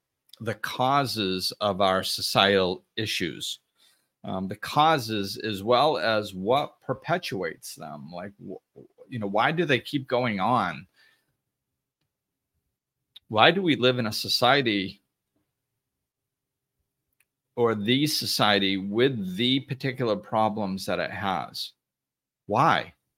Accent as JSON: {"language": "English", "region": "Massachusetts", "country": "United States", "tie": "born or raised there", "said": "We grew up back in Massachusetts and hung out and had a blast doing all kinds of crazy stuff."}